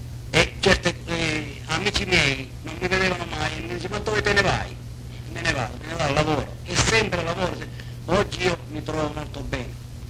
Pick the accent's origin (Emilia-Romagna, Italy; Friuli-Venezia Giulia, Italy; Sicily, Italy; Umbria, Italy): Sicily, Italy; Con i templi d'Agrigento è sicuro che mi dicono che sono siciliano, senza dubbio.